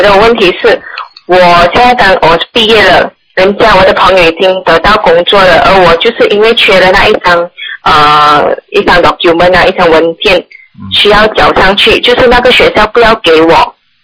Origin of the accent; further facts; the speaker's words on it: Malaysia; now in Singapore; 我是马来西亚人，可是我现在来到新加坡。